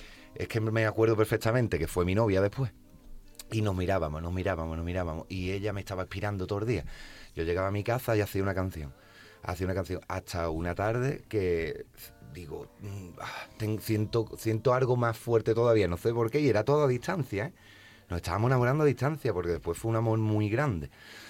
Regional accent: Tarifa, Andalusia, Spain; Que es mi pueblo, que es mi Tarifa, que es lo que me da a mí toda la energía del mundo

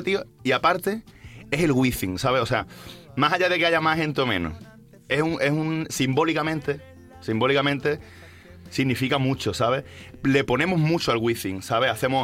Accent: Málaga, Andalusia, Spain; Yo soy de Málaga, vamos.

